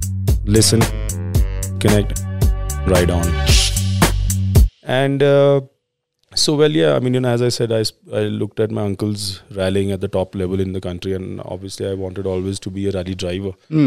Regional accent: New Delhi, Delhi, India; I grew up in New Delhi, in the middle of the town in New Rajendranagar.

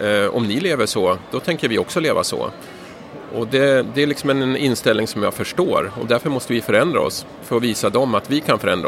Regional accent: Stockholm, Stockholm County, Sweden; jag är från Stockholm och jag kandiderar till riksdagen

